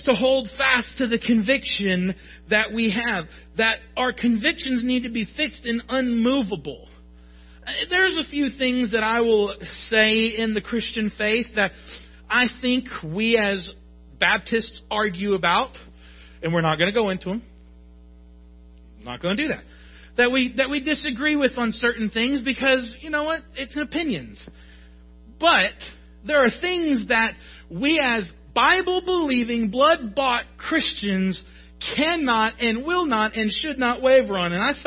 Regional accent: Chicago, Illinois, United States; I grew up in Chicago. I confess, I grew up going to Wrigley.

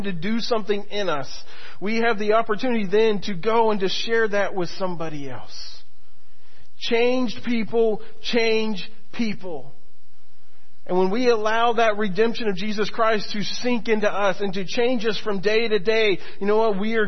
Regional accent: Florida, United States; Auburndale, which is about 20 minutes from my hometown.

